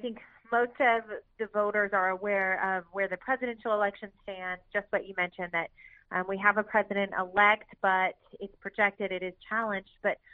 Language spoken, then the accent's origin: English; Texas, United States; in this state of Texas, which is my home state